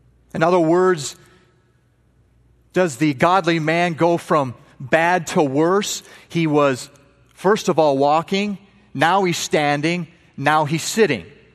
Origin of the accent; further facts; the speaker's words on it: Montana, United States; I'm from Montana, a lot of wheat is grown, okay?